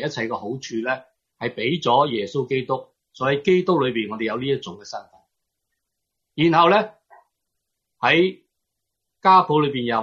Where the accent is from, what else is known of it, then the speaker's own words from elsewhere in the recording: Guangdong, China; 特别我哋广东人咧，都系非常之自大嘅